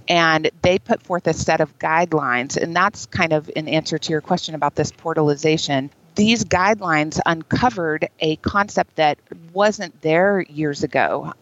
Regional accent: Texas, United States; We lived out in the country when I was a child. I lived in Texas. I grew up in Texas.

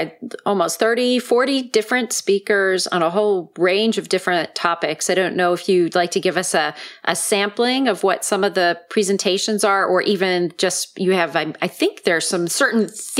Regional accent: Boston, Massachusetts, United States; So I'm thrilled and excited because Boston is basically my hometown, and you decided to hold a three-day conference in Boston.

